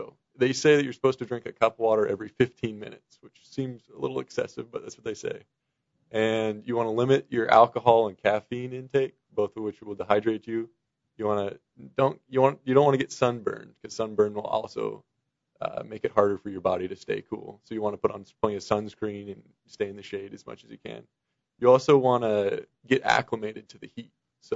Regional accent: Chelan, Washington, United States; I'm from Chelan.

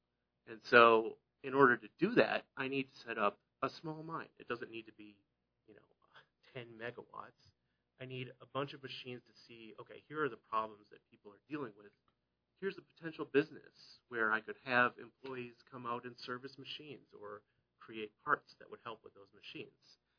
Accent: Half Moon Bay, California, United States; I come from Half Moon Bay, California.

